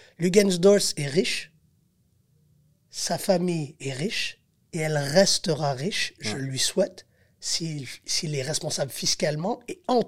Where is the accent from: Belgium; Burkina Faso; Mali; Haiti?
Haiti; moi je suis haïtien.